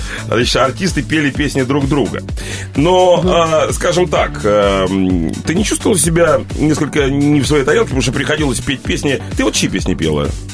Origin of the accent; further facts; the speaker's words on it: Saint Petersburg, Russia; Я, поскольку сам питерский